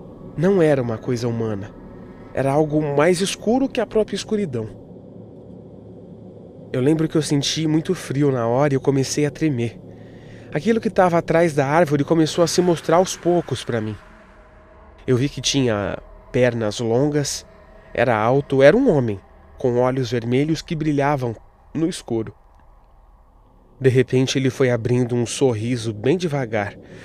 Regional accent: Santarém, Pará, Brazil; tenho 20 anos e sou de Santarém, no Pará.

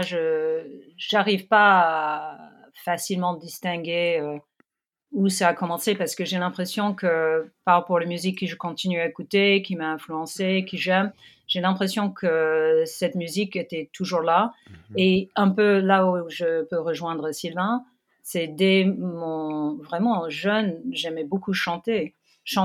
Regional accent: New York, United States; French is a second language; je suis de New York, et j'ai été dans une école à New York

